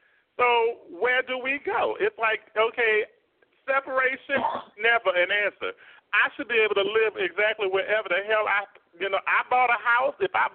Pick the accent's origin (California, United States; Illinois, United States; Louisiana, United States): Louisiana, United States; New Orleans; now in Atlanta, United States; I grew up in New Orleans, but I'm living here for the past 17 years in Atlanta.